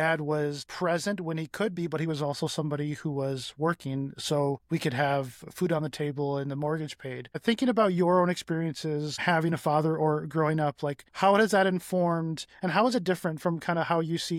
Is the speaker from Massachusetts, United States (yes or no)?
no; Flint, Michigan, United States; I grew up in Flint, you know, and the Flint life is a whole thing.